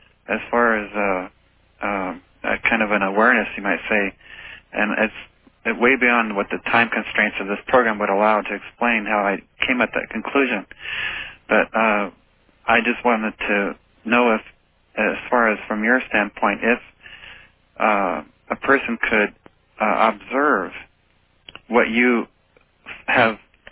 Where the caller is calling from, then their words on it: Portland, Oregon, United States; I'm not far from Portland, Oregon.